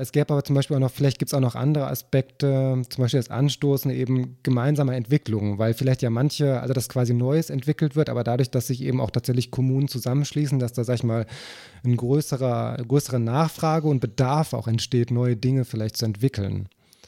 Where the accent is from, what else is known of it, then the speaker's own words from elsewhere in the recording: Essen, North Rhine-Westphalia, Germany; ich komme aus der Stadt Essen. Also spreche jetzt auch hier gerade aus dem Essener Süden, wo ich das Interview aufnehme. Und das ist auf jeden Fall würde ich sagen, privilegierte Bereich, der sehr grün ist.